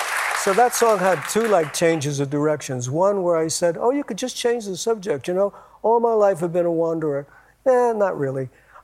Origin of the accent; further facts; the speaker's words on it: Schenectady, New York, United States; Oh, I'm from Schenectady, New York. But no, I'm from New York.